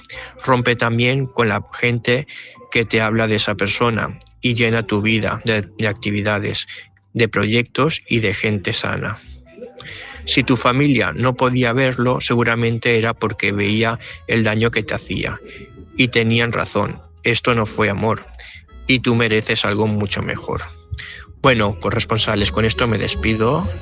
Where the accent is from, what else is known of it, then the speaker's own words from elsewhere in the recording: Gandia, Valencian Community, Spain; de Gandía.